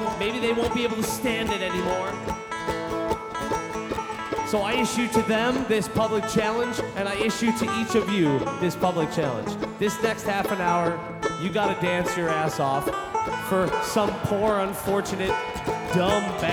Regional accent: Chicago, Illinois, United States; I'm from Chicago, Illinois. I know I'm a Yankee. I'm a Northerner.

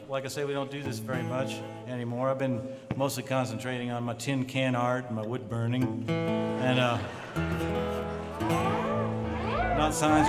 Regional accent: Wyoming/Montana border, United States; We're from Wyoming, Montana, right on the border of Wyoming and Montana.

